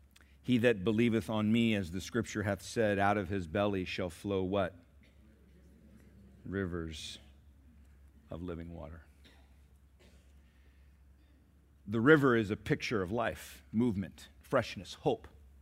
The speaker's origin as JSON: {"language": "English", "region": "England", "country": "United Kingdom", "tie": "born or raised there", "said": "growing up in England afforded me so many wonderful opportunities."}